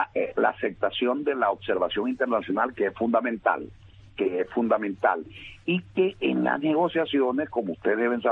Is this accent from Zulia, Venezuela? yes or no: yes; Maracaibo, Zulia, Venezuela; como dicen en mi pueblo, en Maracaibo, apago la luz y me voy